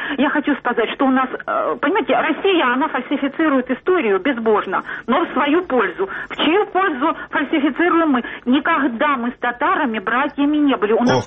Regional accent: Luhansk Oblast, Ukraine; я сама не из Крыма, а с Луганской области.

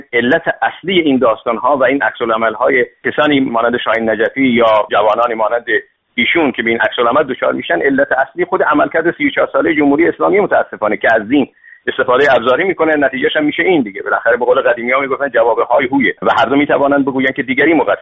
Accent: Iran; بنابراین همه ما ایرانی هستیم و باید تلاش بکنیم که انشالله آیندهمون و فردای ایرانمون بیشتر ملتزم به آزادی‌های فردی

